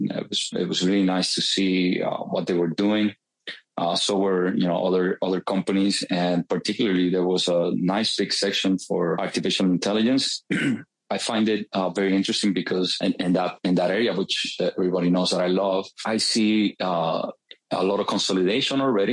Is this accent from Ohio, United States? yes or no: yes; Cleveland, Ohio, United States; my hometown of Cleveland, Ohio